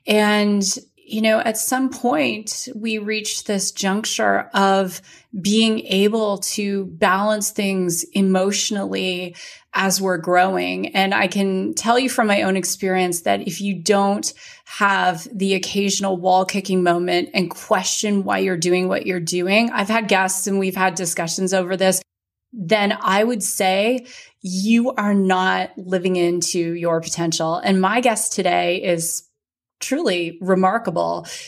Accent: Canada; now in United States; since I'm Canadian, but I live here in the US

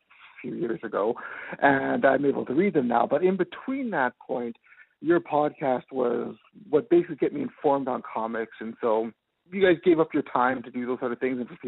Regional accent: Winnipeg, Manitoba, Canada; I'm from Canada, Winnipeg, to be more specific.

